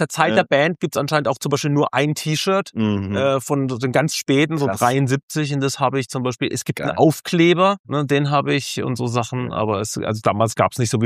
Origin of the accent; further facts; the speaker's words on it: Karlsruhe, Baden-Württemberg, Germany; Aber letzte Woche als Karlsruher... War eine harte Woche in Karlsruhe.